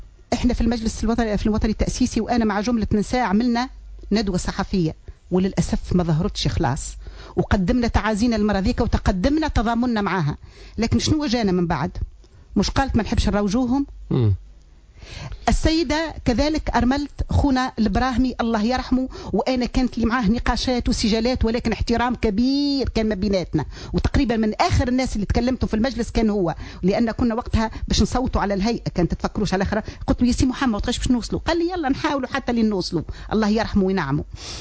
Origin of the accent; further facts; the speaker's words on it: Tunisia; أنا كسياسية تونسية